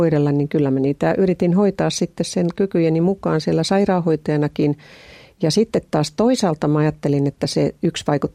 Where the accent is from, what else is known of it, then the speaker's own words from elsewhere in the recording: Ostrobothnia, Finland; Ja se, että me ollaan pohjalaisia molemmat, niin me ollaan ymmärretty toinen toisiamme.